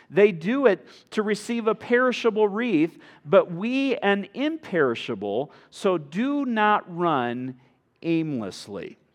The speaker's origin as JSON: {"language": "English", "region": "Michigan", "country": "United States", "tie": "born or raised there", "said": "But where I grew up in Michigan, you know, there was in Minnesota too, there's water everywhere."}